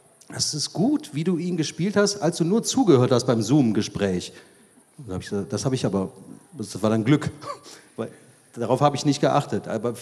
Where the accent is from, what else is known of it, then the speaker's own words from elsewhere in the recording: Germany; Es ist schwer, weil also er ist Wiener, ich bin Deutscher, aber wir sind uns sehr ähnlich, komischerweise.